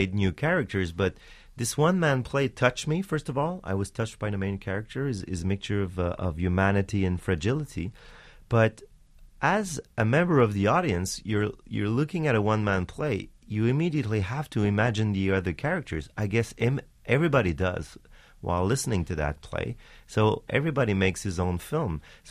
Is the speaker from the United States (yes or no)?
no; Quebec, Canada; we are North Americans in Quebec. We speak French, and of course we are of Latin blood in a way, but we are American in the way we see time and space and business and school.